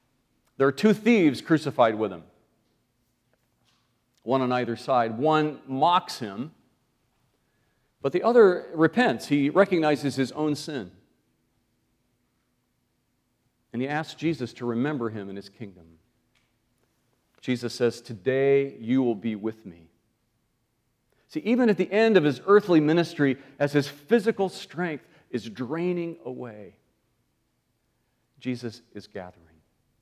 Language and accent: English; Northern United States, United States; also born or lived in Georgia; Why people just seem to know I was a Yankee?